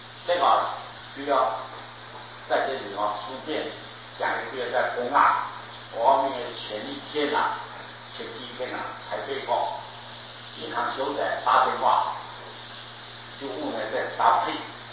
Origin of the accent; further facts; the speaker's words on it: China; 你们在台湾都叫观音妈，我们大陆人啊叫观音娘